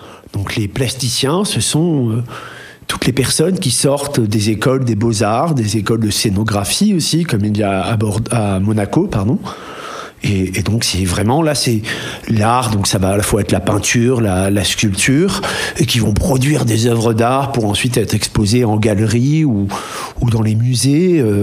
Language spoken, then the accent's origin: French; Nice, Provence-Alpes-Côte d'Azur, France; Et comme je suis niçois